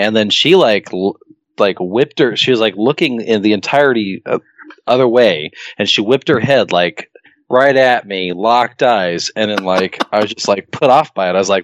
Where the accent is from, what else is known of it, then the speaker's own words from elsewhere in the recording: Midwest, United States; I come from the Midwest. I can wade in the snow, and this is nothing, you pansies.